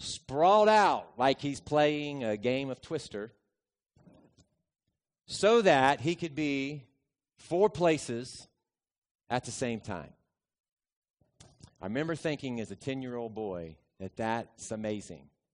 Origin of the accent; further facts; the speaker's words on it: West Virginia, United States; I grew up in West Virginia.